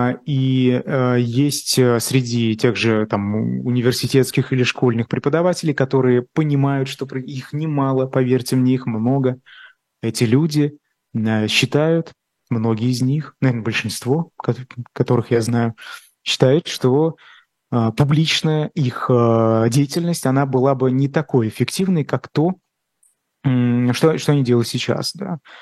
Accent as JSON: {"language": "Russian", "country": "Russia", "said": "я никогда не скрывал, что я из России, никогда."}